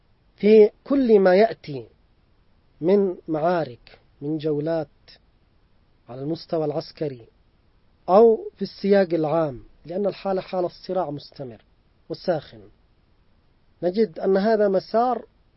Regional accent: Yemen; في مقايل مثلا عندنا في اليمن، في مقايل الجات

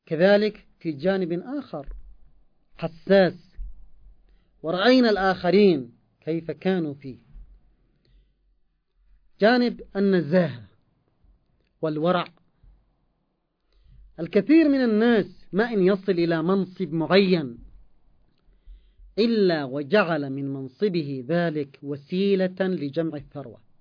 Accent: Yemen; يعني من التعبيرات المحلية في بلدنا اليمن

